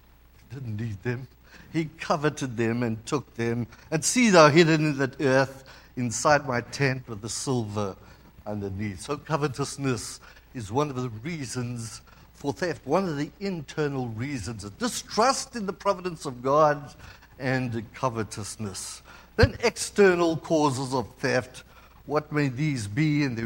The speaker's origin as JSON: {"language": "English", "country": "South Africa", "said": "I'm from South Africa, and I think it would be very cool to own a bar of gold."}